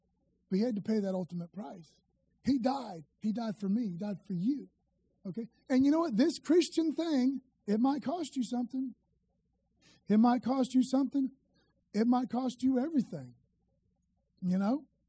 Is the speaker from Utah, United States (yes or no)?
no; Florida, United States; I'm an American. I'm a Floridian.